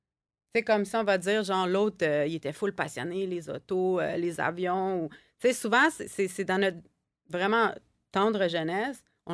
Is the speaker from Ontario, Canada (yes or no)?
yes; Ontario, Canada; now in Quebec, Canada; ils ont fait chier à cause que je viens de l'Ontario. Même si j'ai fait mon collège en français, je suis arrivée ici